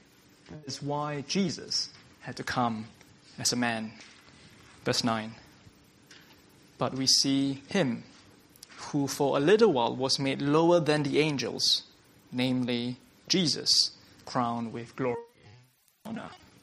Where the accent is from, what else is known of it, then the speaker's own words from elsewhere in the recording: Singapore; I'm from Singapore, and from where I'm from, one of the most common things is to call each other bro.